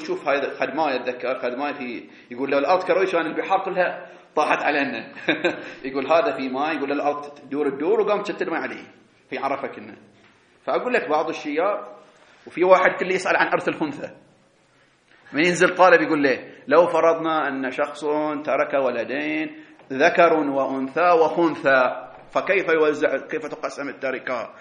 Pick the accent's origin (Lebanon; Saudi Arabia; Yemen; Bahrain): Bahrain; وعن عندنا في البحرين شياب